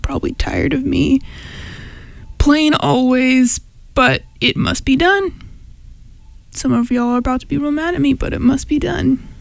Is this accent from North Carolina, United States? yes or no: no; Austin, Texas, United States; I am from Austin, Texas, and as a Texan, everyone, especially in Austin, we just